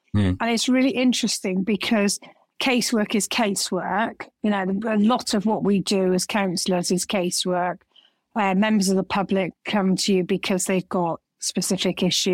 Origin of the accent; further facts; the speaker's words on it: Keynsham, South West England, United Kingdom; Oh, Keynsham.